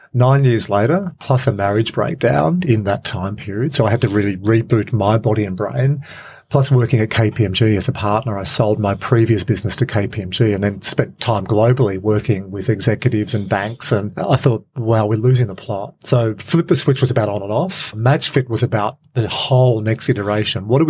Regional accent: Australia; or as an Australian

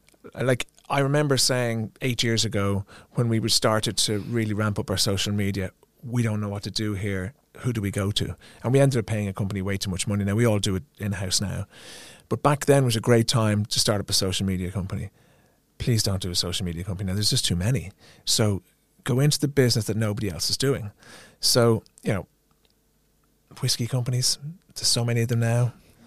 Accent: Ireland; we're Irish

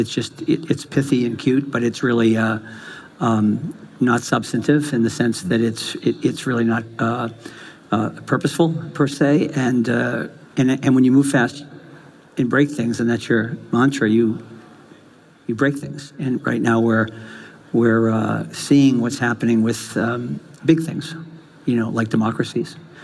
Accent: Boston, Massachusetts, United States; I grew up in Boston, a big Irish Catholic family, one of 7 children.

